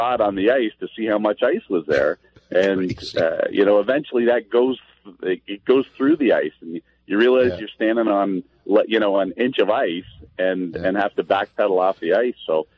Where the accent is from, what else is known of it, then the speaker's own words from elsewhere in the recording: Trenton, Ontario, Canada; I grew up in Trenton and spent my winters on the Bay of Quinte.